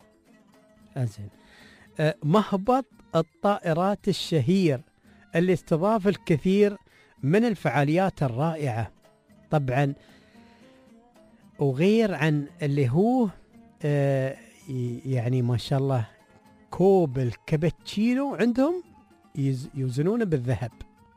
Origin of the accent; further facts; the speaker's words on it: Dubai, United Arab Emirates; الحدائق اللي موجودة عندنا في دبي